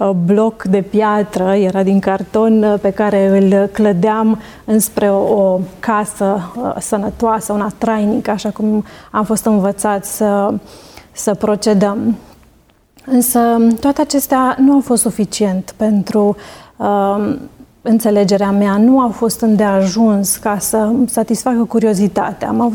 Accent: Arad, Arad County, Romania; Eu și fratele meu suntem singurii copii ai părinților noștri. Suntem din Arad. Familia noastră este parte din Biserica Adventistă din Strămoș, din Străbunici

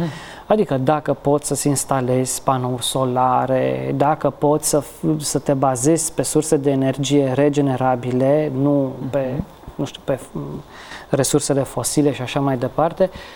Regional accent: Codlea, Brașov County, Romania; am crescut în Codlea, lângă, între Sași.

